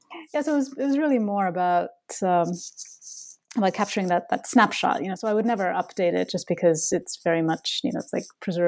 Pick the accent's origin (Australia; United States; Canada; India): India; Bangalore, Karnataka; it's easier for me to write about the experience of, you know, adolescence growing up in Bangalore, because that was when that was an experience that I myself had